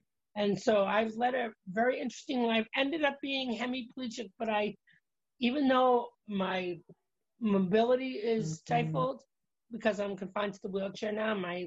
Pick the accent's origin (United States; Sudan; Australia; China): United States; Boston, Massachusetts; also born or lived in California; I was out in California. I had been for the Archdiocese here where I grew up in Boston.